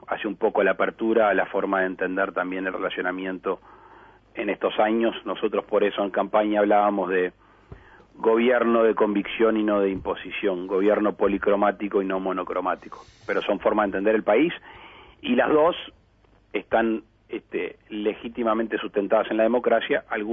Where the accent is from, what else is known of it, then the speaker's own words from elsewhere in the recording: Uruguay; Eso es lo que uno, como buen uruguayo, tiene que querer.